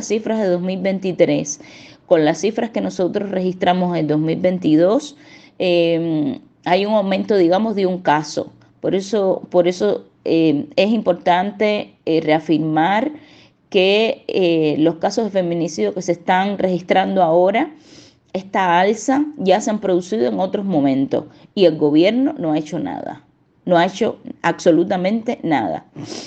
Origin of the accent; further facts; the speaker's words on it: Cuba; nos alarma como mujeres cubanas